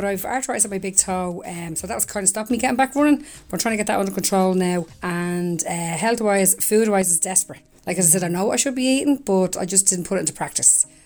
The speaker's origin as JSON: {"language": "English", "town": "Ballyferma", "country": "Ireland", "said": "I'm from Ballyferma, but I currently live in Kildaken."}